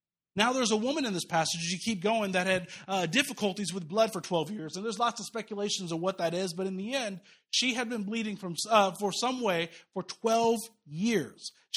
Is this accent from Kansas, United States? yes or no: yes; Kansas, United States; like I grew up in Kansas, when you drive to those fields, you see rows and rows of wheat and sunflowers.